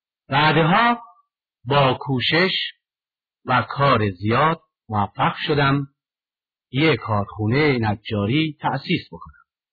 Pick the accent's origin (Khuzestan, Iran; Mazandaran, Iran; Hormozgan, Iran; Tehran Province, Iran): Mazandaran, Iran; Sari; من 56 سال دارم و اهل ساری هستم